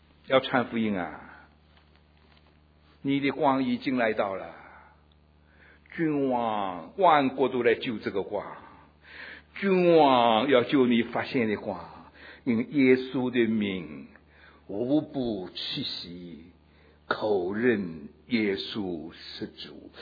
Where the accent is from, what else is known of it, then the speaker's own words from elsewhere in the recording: China; 我们中国人现在得救全世界可以说第一名